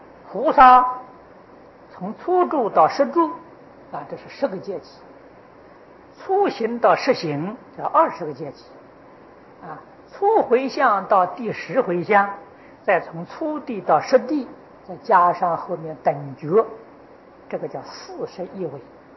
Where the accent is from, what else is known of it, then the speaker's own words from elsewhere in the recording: Taiwan; 现在我们台湾人出去跟从前不一样